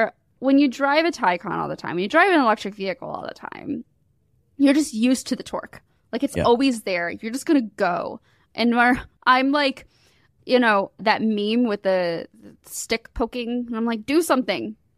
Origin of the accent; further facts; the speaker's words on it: Michigan, United States; I grew up in Michigan. My earliest memories are tailgating for Michigan games.